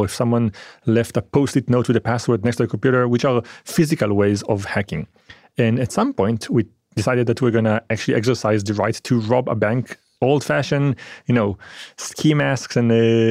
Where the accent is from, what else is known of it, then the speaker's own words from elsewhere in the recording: Israel; also born or lived in France; I was born in France and I was raised in Israel.